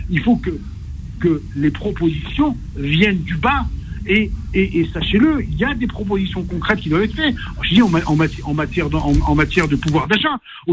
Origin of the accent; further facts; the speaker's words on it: France; born there; nous, on est nés en France. Ouais. Nos parents sont venus en France.